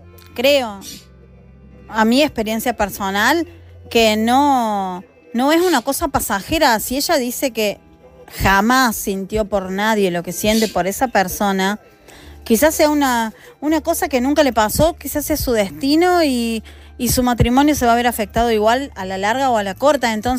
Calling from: Argentina; desde Argentina

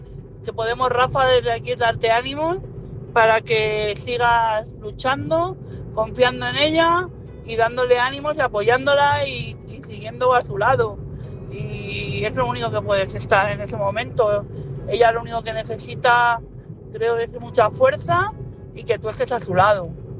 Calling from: Madrid, Community of Madrid, Spain; de Madrid.

